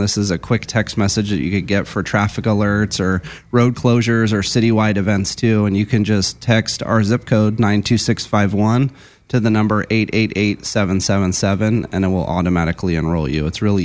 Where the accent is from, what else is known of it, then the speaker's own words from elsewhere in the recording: California, United States; I grew up locally here in Southern Orange County. I actually went to Dana Hills High School just down the road.